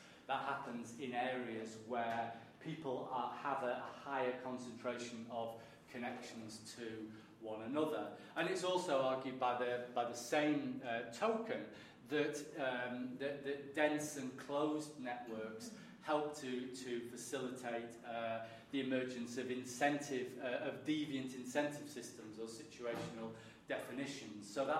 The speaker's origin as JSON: {"language": "English", "town": "Manchester", "region": "North West England", "country": "United Kingdom", "said": "I think this just comes from being a Mancunian and having a sense of local pride."}